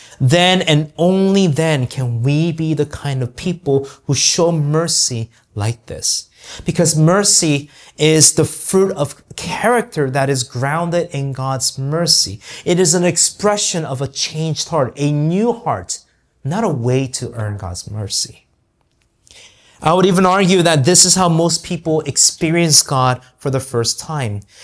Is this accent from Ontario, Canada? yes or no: no; Surrey, British Columbia, Canada; Like, kind of like I said, I'm from Surrey.